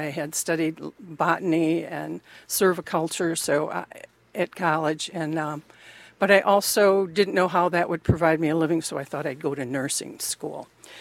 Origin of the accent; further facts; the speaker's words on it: Royal Oak, Michigan, United States; also born or lived in Detroit; I was born in Detroit, and I grew up in Royal Oak, Michigan, and graduated from Troy High when my parents moved.